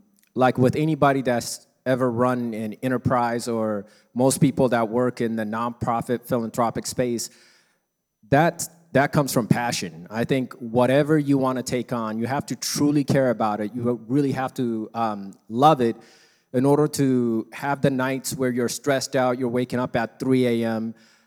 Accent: South Sudan; now in Omaha, United States; So I'm originally from South Sudan, and my mother is Ethiopian, and we came to the United States after South Sudan's civil war, and we came here as refugees

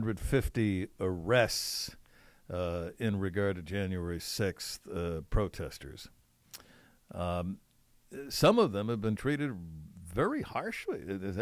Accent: United States; Joe, one thing that just strikes me in regard to this is you're an American, I'm an American

